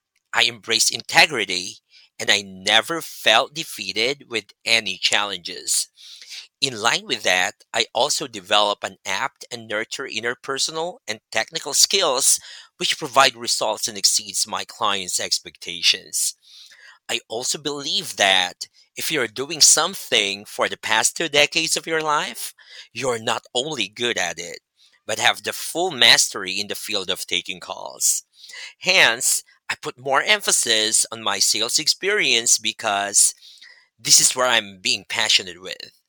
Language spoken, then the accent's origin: English; Calabarzon, Philippines; I'm from Laguna, Philippines.